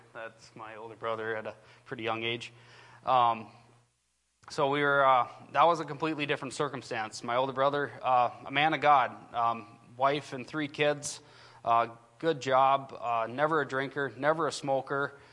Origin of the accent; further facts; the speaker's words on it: Brainerd, Minnesota, United States; We grew up in the Brainerd Lakes area here. We attended Brainerd High School.